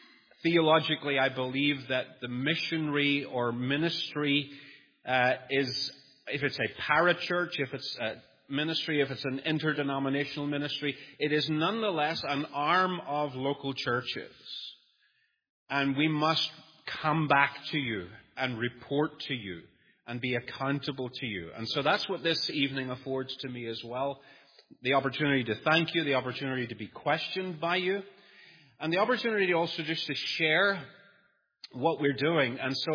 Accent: Northern Ireland, United Kingdom; accent: Northern Irish; For those of you who don't know me, you'll think, well, it must be further afield than that, and of course it is. It's from Northern Ireland. But increasingly, my accent is changing.

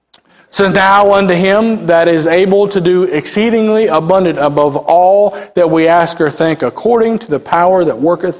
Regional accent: West Virginia, United States; When I was growing up in West Virginia, my mama and papa, they had water that was fed by a spring up on top of the hill.

